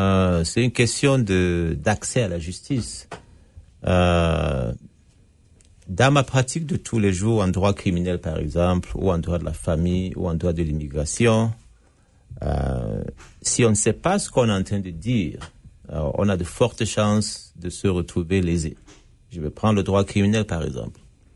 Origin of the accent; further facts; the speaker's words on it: Cameroon; born there; also born or lived in France; Canada en 2007, venant de France. Donc, je suis citoyen français, j'ai passé beaucoup d'années en France, je suis né au Cameroun.